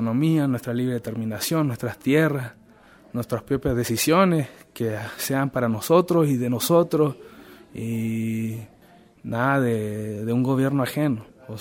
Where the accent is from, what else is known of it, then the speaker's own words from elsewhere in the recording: Chile; now in Oakland, United States; soy mapuche chileno, nacido en Chile, que emigré a Estados Unidos ya hace más de 10 años. Estoy en California, ahora en Oakland, el este de Oakland.